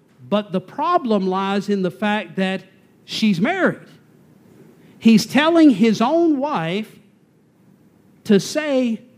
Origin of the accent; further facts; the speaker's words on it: the South, United States; I'm from the South, and my mama raised me right, so we grew up watching Gone with the Wind.